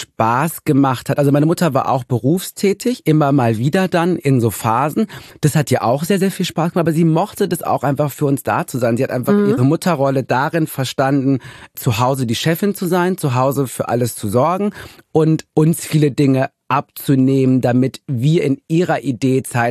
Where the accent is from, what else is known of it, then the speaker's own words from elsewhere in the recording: North Rhine-Westphalia, Germany; Ich komme ja auch aus dem Ruhrgebiet, ne?